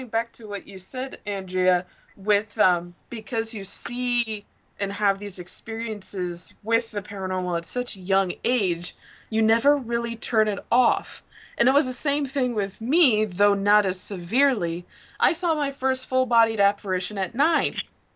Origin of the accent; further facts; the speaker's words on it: Midwest, United States; now in Warwick, United States; growing up in the Midwest, people never mention it.